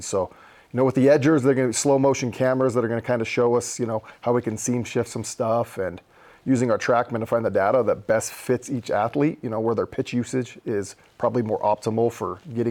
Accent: Salt Lake City, Utah, United States; also born or lived in Magna; Yeah, so I was born and raised in Utah, Glendale Rose Park area, moved to Magna, went to Cypress

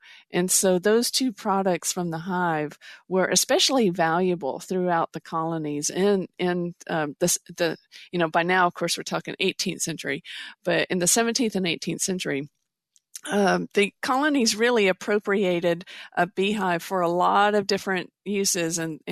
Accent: Kentucky, United States; born there; here in Eastern Kentucky, I was born in Harlan County

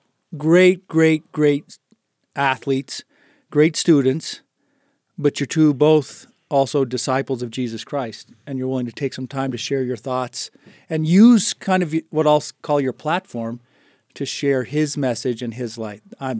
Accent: Fairbanks, Alaska, United States; I grew up in Alaska, Fairbanks, Alaska.

